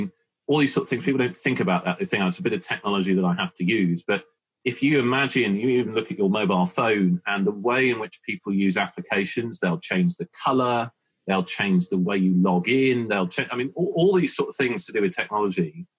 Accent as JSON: {"language": "English", "country": "United Kingdom", "said": "I'm a Brit."}